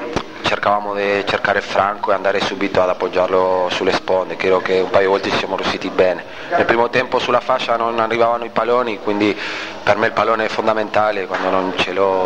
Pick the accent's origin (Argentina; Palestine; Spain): Argentina; Buenos Aires; Italian is a second language; now in Italy; Io sono di Buenos Aires quindi sono abituato ad altri movimenti, ora qua mi trovo veramente bene.